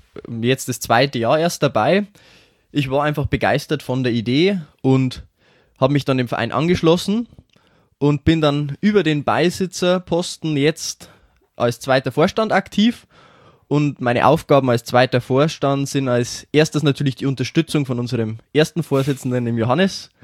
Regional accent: Schwandorf, Bavaria, Germany; ich bin 23 Jahre alt und ich komme aus Schwandorf

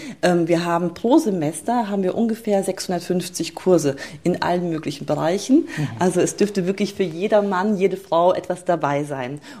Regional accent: Bergstraße, Germany; Ich bin hier an der Bergstraße groß geworden, vernetzt und verwurzelt

